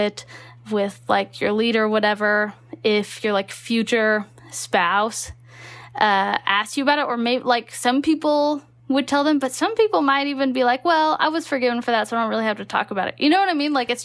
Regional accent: Texas, United States; You know, I grew up in Texas. I did end up going to BYU for a little while.

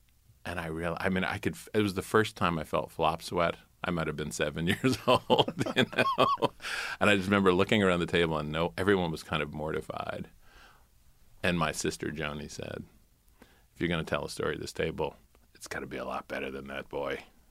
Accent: South Carolina, United States; So my family I'm from South Carolina, and there's a rich hit tradition of being in newspapers.

